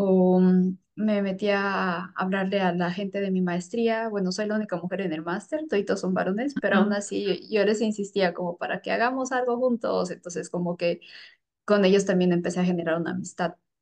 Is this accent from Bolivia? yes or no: yes; Bolivia; moved away as an adult; now in Netherlands; Yo vengo de Bolivia. Me vine aquí a Países Bajos hace más o menos 2 años, 1 año y medio, y principalmente para hacer mi maestría.